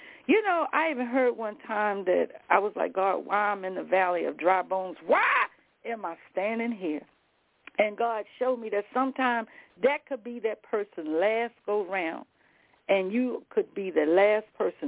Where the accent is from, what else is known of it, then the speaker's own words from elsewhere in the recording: the South, United States; I told you I'm old country girl. I'm from the South.